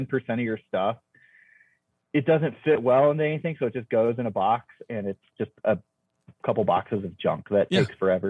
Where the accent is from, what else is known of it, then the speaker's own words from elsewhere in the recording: Ohio, United States; I grew up in Ohio and like joined the Coast Guard and had to do 4 moves for the Coast Guard in 4.5 years.